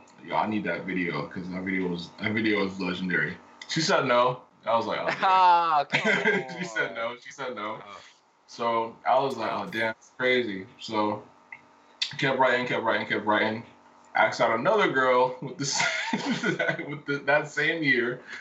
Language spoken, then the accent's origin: English; New Jersey, United States; I'm 21 years old. I'm from New Jersey. I've been rapping for about 10, 11 years now.